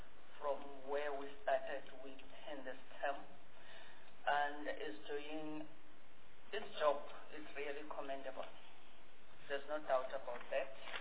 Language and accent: English; Mpumalanga, South Africa; I'm from Mpumalanga